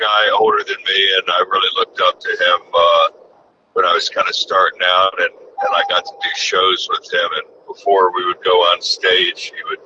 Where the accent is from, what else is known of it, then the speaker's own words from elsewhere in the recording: Georgia, United States; also born or lived in Florida; You know, I'm from Georgia and Florida, I was there throughout the whole